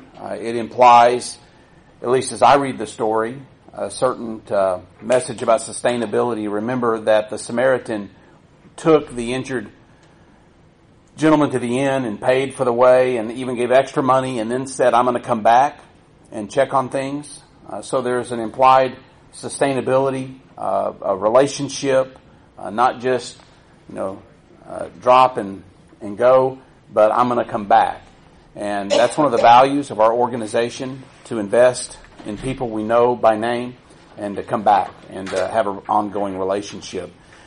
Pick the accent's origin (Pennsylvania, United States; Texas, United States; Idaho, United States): Texas, United States; Abilene; I am from Abilene, Texas.